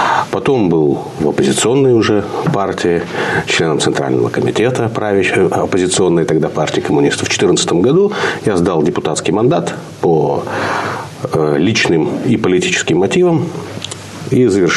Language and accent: Russian; Moldova; Я из Молдавии.